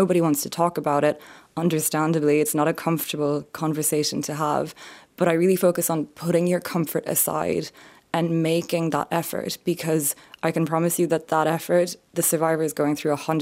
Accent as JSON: {"language": "English", "country": "France", "lives_now": "Ireland", "said": "And you'd never tell from my accent, I'm French, my mom is French."}